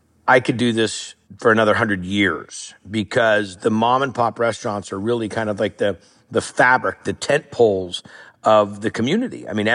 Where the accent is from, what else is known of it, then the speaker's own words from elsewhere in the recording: California, United States; I'm a cook. I'm a dude from Northern California.